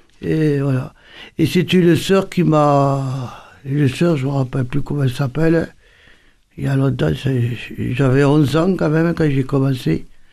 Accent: Colomiers, Occitanie, France; also born or lived in Toulouse; Oui, je suis toulousaine, bonjour. Je suis née à Toulouse. Et j'ai grandi à Colomiers depuis maintenant, il y a 8 ans que j'habite à Cassané.

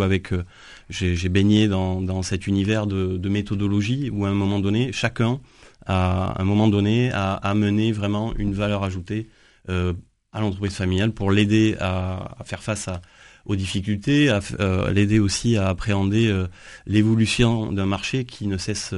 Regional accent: Occitanie, France; on est originaire de l'Aveyron et on avait, même au-delà de mes grands-parents, cette culture hôtelière.

